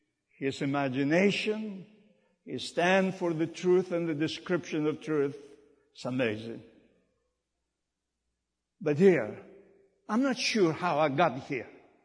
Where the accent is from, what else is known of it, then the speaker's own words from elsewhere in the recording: Greece; English is a second language; also born or lived in southern Greece; I was born in Greece, very utmost place in the mountains. I knew nothing about civilization. I grew in the German war, and then after the Civil War, we left everything to find safe in the south part of Greece.